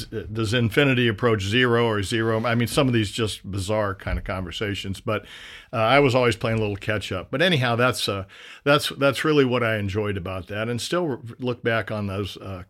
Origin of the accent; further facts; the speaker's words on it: Ottumwa, Iowa, United States; Well, you know, it's a town then of about 30,000. It's smaller now, and it was the classic kind of town.